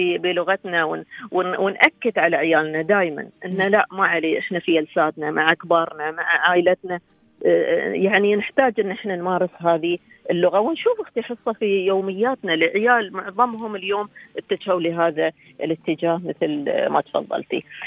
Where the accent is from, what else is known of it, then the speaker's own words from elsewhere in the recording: United Arab Emirates; accent: Emirati; كيف نعتز بلبسنا الإماراتي، بحشمتنا كبنات إماراتيات؟